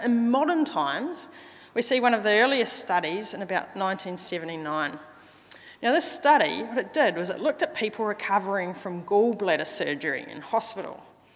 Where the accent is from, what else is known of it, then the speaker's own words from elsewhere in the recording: Wainuiomata, Wellington, New Zealand; I'm from Wainuiomata originally, but as Jan mentioned, I've been away for roughly 20 years or so.